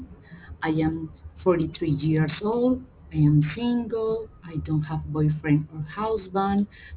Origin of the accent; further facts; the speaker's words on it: Gomez Plata, Antioquia, Colombia; born there; English is a second language; I was born in Gomez Plata. My birthday is on January 10th in 1980. I am 43 years old.